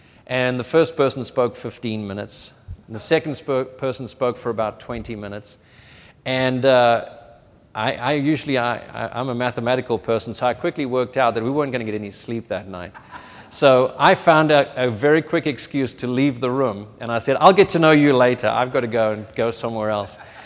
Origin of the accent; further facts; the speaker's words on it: South Africa; I said, I'm a father, South African. I'm American.